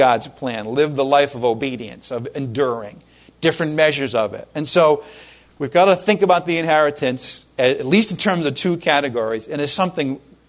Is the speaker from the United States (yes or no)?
no; Ireland; well, I am Irish, so I do like to argue